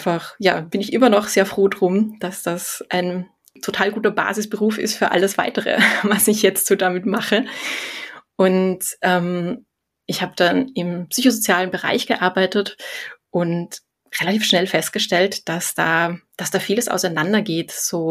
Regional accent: Austria; now in Germany; Also ich habe Ergotherapie studiert in Wien. Ich komme eigentlich aus Österreich. Das wird man an der einen oder anderen Stelle wahrscheinlich auch noch hören, auch wenn ich inzwischen schon seit ein paar Jahren im Ruhrgebiet lebe.

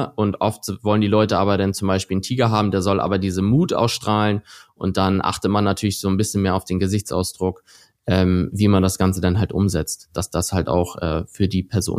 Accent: Schleswig-Holstein, Germany; Ja, ich bin halt Kind des Nordens. Ich komme aus der Nähe von Kiel, so ein kleineres Dorf zwischen Hamburg und Kiel. Und ich war halt immer nah am Wasser.

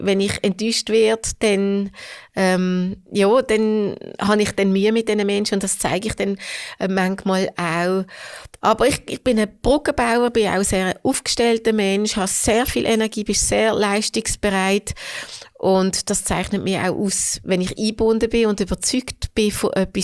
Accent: Hofstetten, Solothurn, Switzerland; Ich bin in Hofstetten aufgewachsen.

